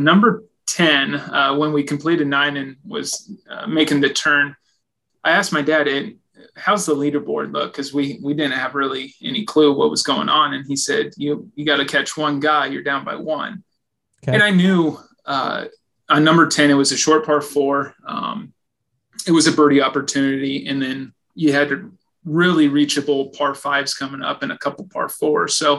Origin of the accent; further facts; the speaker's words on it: New Sharon, Iowa, United States; I'm from New Sharon, Iowa. Graduated from North Mahaska in 2012.